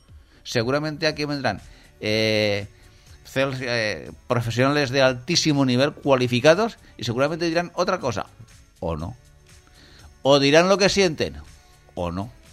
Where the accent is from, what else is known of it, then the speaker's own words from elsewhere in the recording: Spain; a mí me ha dejado muy mal sabor de boca como español